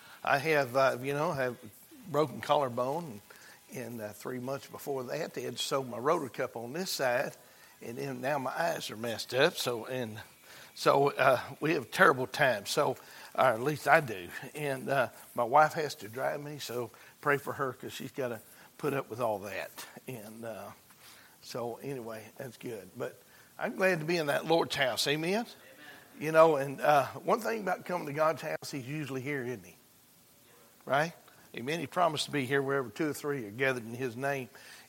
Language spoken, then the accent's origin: English; Arkansas, United States; also born or lived in Shreveport; I wasn't born here, but I was raised in Arkansas. Let me put it that way. I was born in Shreveport, Louisiana.